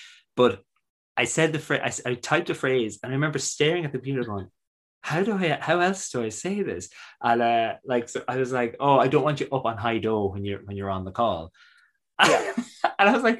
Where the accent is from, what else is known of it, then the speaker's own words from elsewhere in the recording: Ireland; I grew up in Ireland